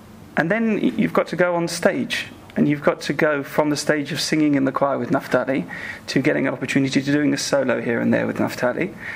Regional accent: United Kingdom; I'm British, and I enjoy being told exactly what you need to hear.

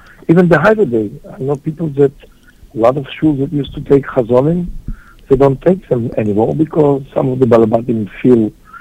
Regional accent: Tel Aviv, Tel Aviv District, Israel; moved away as an adult; But I was raised in Tel Aviv for 13 years. And then I went to Yeshivot, to Kultura in Yerushalayim, Be'er Yaakov, and Konvent in Bnei Brak. Then I did the army, my service, and then I left to Canada in 1978.

